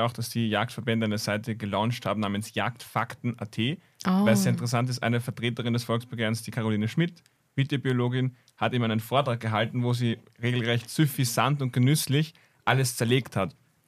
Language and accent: German; Lower Austria, Austria; Ich bin aus dem Waldviertel. Es gibt bei uns aber de facto nur Fichtenmonokulturen.